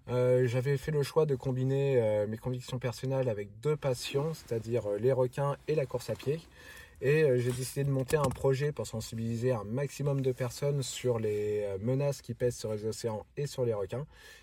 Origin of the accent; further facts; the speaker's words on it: Val-de-Reuil, Normandy, France; moved away as an adult; also born or lived in Rouen / La Rochelle / Nancy; J'ai fait toute ma scolarité à Val-de-Reuil jusqu'au lycée. Et puis ensuite, pour les études supérieures, je suis parti ailleurs.